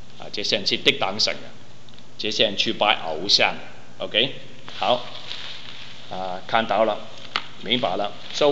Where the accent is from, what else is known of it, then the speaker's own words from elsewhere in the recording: China; 今天我们是中国人，应该是住在中国，为什么我们来到这里？